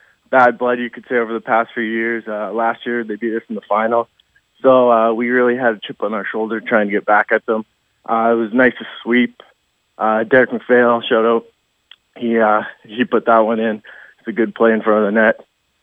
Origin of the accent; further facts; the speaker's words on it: British Columbia, Canada; now in Ontario, Canada; I was playing Junior B in BC in my hometown